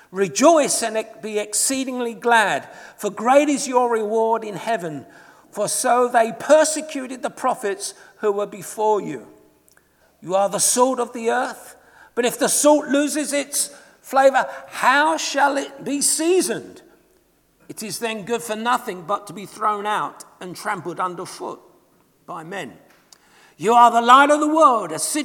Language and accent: English; England, United Kingdom; accent: English; now in New Zealand; as you might tell with my accent, I'm a POM. I've been living in New Zealand for the last 20-odd years.